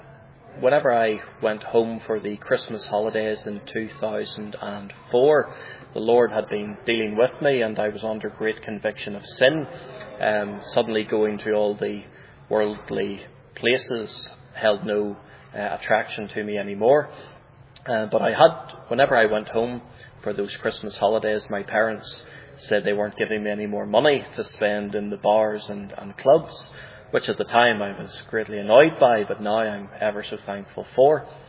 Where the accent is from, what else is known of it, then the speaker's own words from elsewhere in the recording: Northern Ireland, United Kingdom; born there; accent: Northern Irish; also born or lived in England / Scotland; I was born in Northern Ireland, which is part of the United Kingdom, and so I have a Northern Irish accent. But I spent 5 years living in England and 5 years living in Scotland.